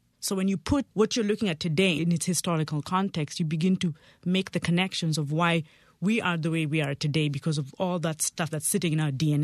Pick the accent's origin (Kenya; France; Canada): Kenya; now in United States; growing up in Kenya